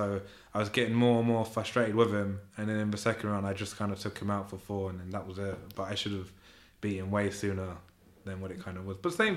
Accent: England, United Kingdom; born there; my parents are Iranian, but I was born in Red Hill. I was born in, I'm sorry, I was born here.

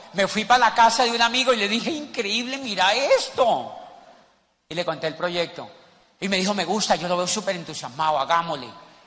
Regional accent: Neiva, Huila, Colombia; also born or lived in Popayán; now in Cali, Colombia; Entonces yo llegué, invitados, de Popayán hace 12 años a Cali. Yo soy de Neiva, del monte.

